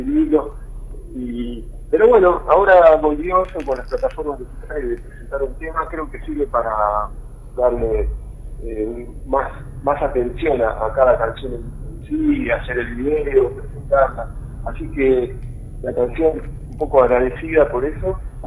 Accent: Buenos Aires, Argentina; nosotros también somos del interior porque somos de provincia de Buenos Aires

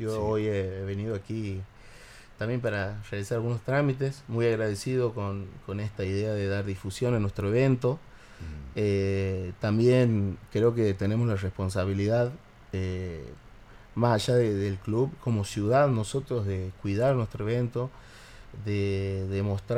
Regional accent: Pinto, Community of Madrid, Spain; Por ahí por mi tamaño creen que me dedico al rugby y le digo: no, soy de Pinto y he jugado

